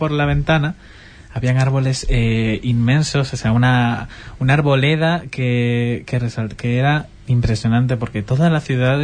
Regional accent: Mendoza, Argentina; Sí, no lo he dicho, pero sí, soy argentina, de Mendoza, que está justo pasando el Aconcagua.

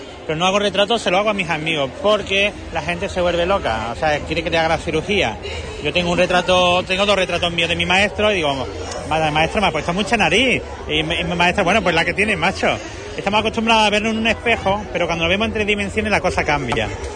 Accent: Parauta, Andalusia, Spain; Yo vengo de Parauta, a 15 kilómetros de Ronda, de Málaga.

